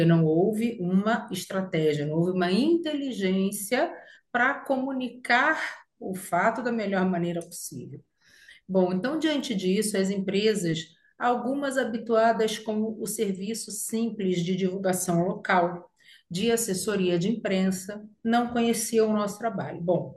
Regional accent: Rio de Janeiro, Brazil; accent: carioca; now in Maceió, Brazil; Eu sou carioca, como dá para perceber pelo meu sotaque

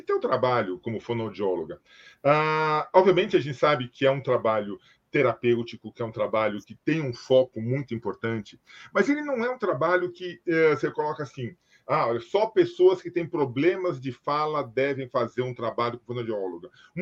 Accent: Italy; Portuguese is a second language; Eu, como bom italiano, sei que de vez em quando eu atropelo as palavras

